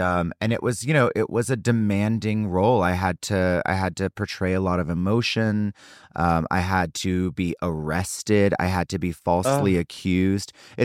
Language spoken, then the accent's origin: English; Mississippi, United States; You know, I grew up in South Mississippi, so we saw musical theater when it was, you know, in town touring